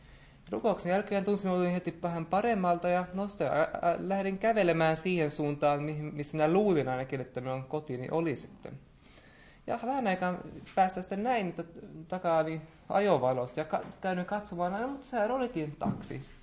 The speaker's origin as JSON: {"language": "Finnish", "country": "Taiwan", "tie": "born or raised there", "moved": "yes", "said": "mitä oli kotiseudullani Taiwanin vuoristossa ollut, kun olin pieni. Jotenkin viikkoja myöhemmin menin taas tänne kotiseutuuni Taiwaniin käymään"}